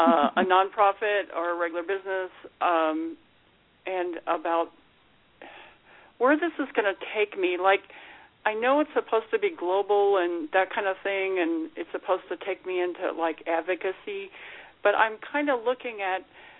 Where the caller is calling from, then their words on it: Colorado, United States; I'm from Colorado.